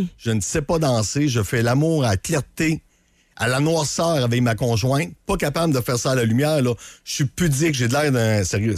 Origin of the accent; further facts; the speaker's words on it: Saint-Georges-de-Beauce, Quebec, Canada; Moi, je suis natif de Saint-Georges-de-Beauce.